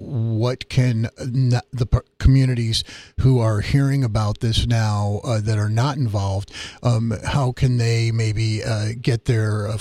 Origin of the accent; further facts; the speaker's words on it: Waterbury, Connecticut, United States; So what's going on in my hometown of Waterbury?